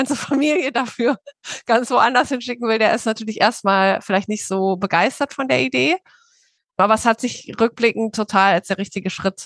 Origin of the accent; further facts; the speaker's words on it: Berlin, Germany; ich bin ja Berlinerin und in Berlin ist es überhaupt nicht cool, Anwältin zu sein.